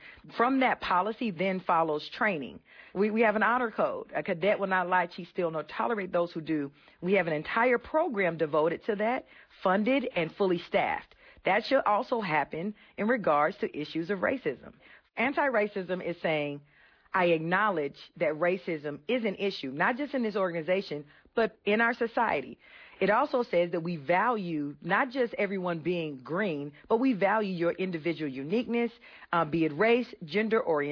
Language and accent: English; the South, United States; but I am also from the South. I'm also a black woman.